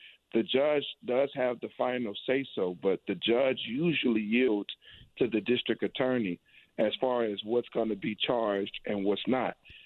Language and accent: English; New Orleans, Louisiana, United States; now in St. Bernard Parish, United States; I grew up on Ursuline, which is right off of Broad, between Broad and Claiborne, closer to Broad.